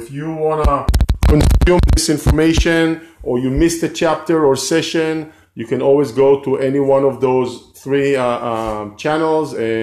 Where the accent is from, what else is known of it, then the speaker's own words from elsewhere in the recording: California, United States; here from Southern California, and we always have people, joining us on the live from multiple locations.